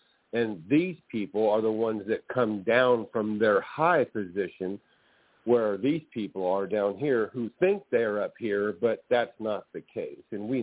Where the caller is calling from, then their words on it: California, United States; I'm calling from California.